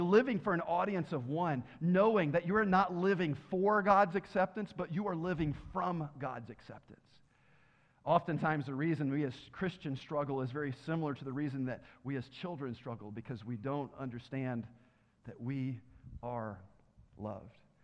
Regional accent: Tennessee, United States; I'm from Tennessee. That's probably where it came from. The education system wasn't very good down there.

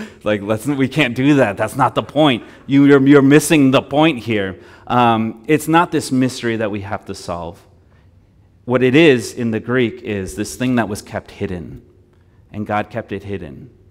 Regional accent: Brazil; I'm from Brazil.

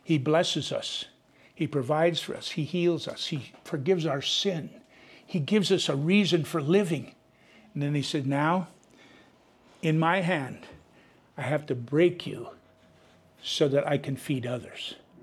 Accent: North Dakota, United States; just don't tell him I'm from North Dakota.

